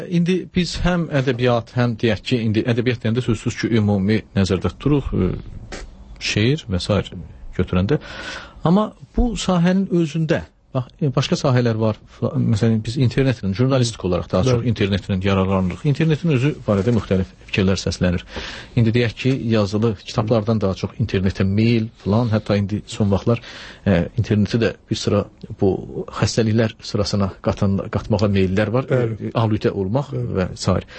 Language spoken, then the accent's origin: Azerbaijani; Baku, Azerbaijan; biləndə kimi Bakıdanam